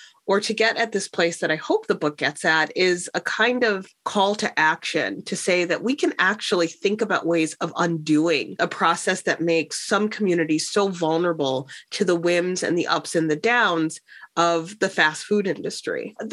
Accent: Chicago, Illinois, United States; growing up in Chicago, Black-owned McDonald's franchises played a large role, I think, in the cultural and social landscape of the city.

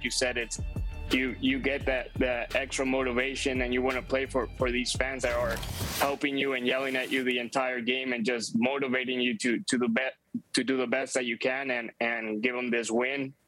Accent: Mexico; I grew up in Mexico. My whole family is Mexican, and we just grew up watching La Selección.

